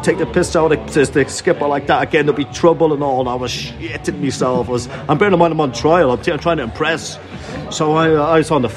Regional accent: Dublin, Leinster, Ireland; I grew up in Dublin, and quite a rough area. We did, it's like, I'd say working class, but, like, probably, you know, people like poverty line stuff

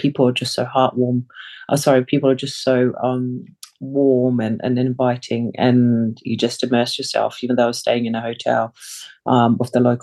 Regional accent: Samoa; English is a second language; now in New Zealand; We moved from Samoa to New Zealand. I couldn't speak English. So, of course, having to adjust to a whole new country, you know, and pick up the lingo.

